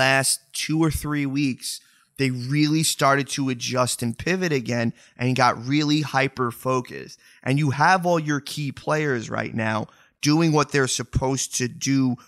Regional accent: New York, United States; accent: New York accent; I'll probably get a botch it with my New York accent, a mohair sweater.

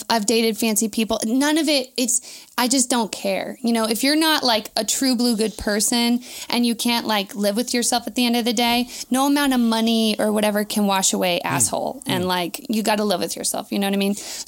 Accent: Valencia, California, United States; I grew up in Valencia. There is nothing to do there.

